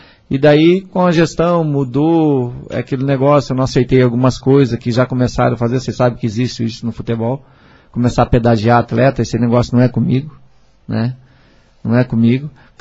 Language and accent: Portuguese; Cascavel, Paraná, Brazil; lá em Cascavel, eu sou de Cascavel mesmo